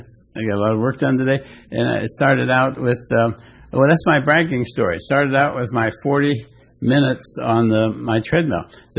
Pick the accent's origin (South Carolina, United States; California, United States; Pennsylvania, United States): California, United States; Laguna Niguel; And I'm not from Laguna Hills. That's where the old folks are. I'm from Laguna Niguel, right next door.